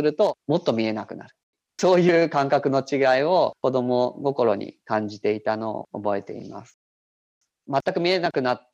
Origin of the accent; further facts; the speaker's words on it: Kumamoto, Japan; born there; 私は熊本県で生まれました。